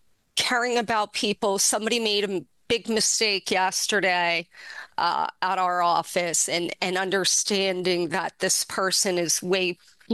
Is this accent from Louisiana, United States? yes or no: no; Langhorne, Pennsylvania, United States; Langhorne, Pennsylvania. I grew up and I am in the middle, older sister, younger stepbrother.